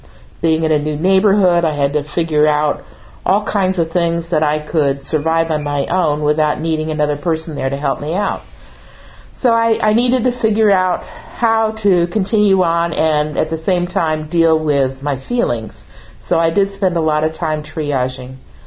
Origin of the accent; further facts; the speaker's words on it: Connecticut, United States; I grew up right outside Hartford, Connecticut, and it was a company town. People were either in insurance or they worked for Pratt & Whitney, which manufactured aircraft engines.